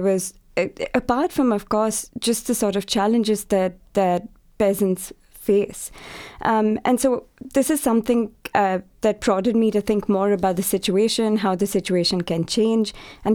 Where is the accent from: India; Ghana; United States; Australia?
India; I've been interested in peasants because I come from India.